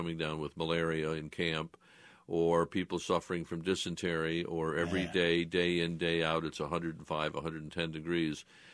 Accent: Hartford, Connecticut, United States; I grew up in Hartford, Connecticut.

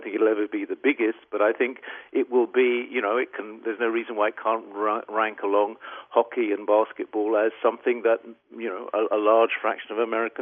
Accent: England, United Kingdom; I'm English, and in soccer terms

